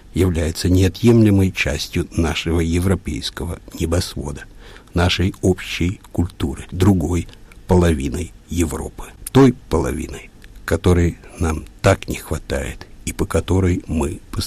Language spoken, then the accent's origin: Russian; Argentina; Russian is a second language; Почему в испанском? Потому что, как многие итальянцы, я вырос в Аргентине.